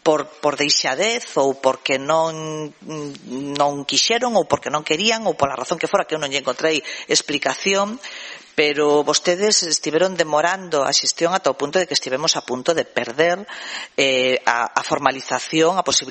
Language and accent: Galician; Ribas Altas, Galicia, Spain; mire, eu son de Rivas Altas